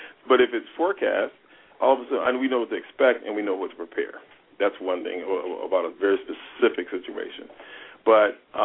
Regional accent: Toledo, Ohio, United States; now in Los Angeles, United States; I've been living in Toledo, Ohio. I grew up in Toledo, Ohio. I live in Los Angeles.

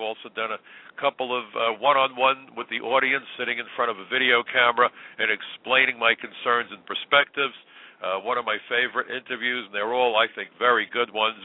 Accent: New York City, New York, United States; ever since the attacks of 9/11 that devastated America and devastated my hometown, New York

